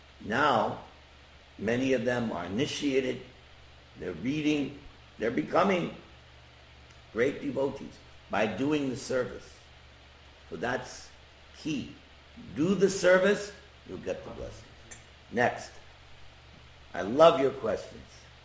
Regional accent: New York, United States; Yeah, I'm from Long Island.

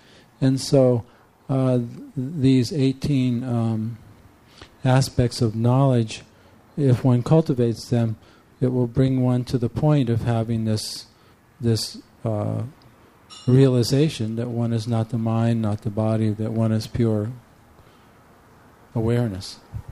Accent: San Francisco, California, United States; yes, I grew up in San Francisco. That's who I am.

